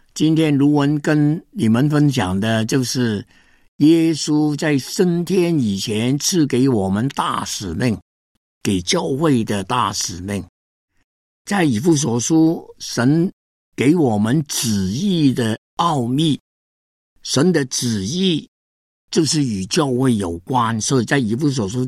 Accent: Hong Kong; 我本来是在香港长大，在内地没有亲戚没有朋友

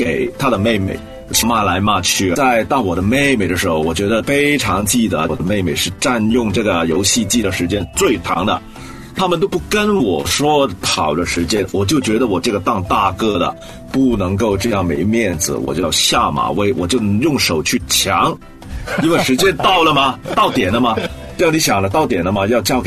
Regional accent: Hong Kong; 其实我从小在香港长大的啊，读书成长也一直在这个城市里面。

